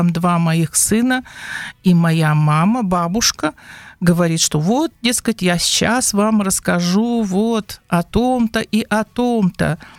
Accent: Angarsk, Irkutsk Oblast, Russia; born there; Я родилась в городе Ангарске Иркутской области очень давно, 60 лет назад почти что.

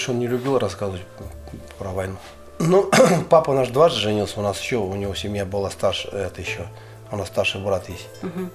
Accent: Zakamensk, Buryatia, Russia; born there; старшая сестра родилась, уехали в Закаменск. Я родился уже в Закаменске в 60-м году.

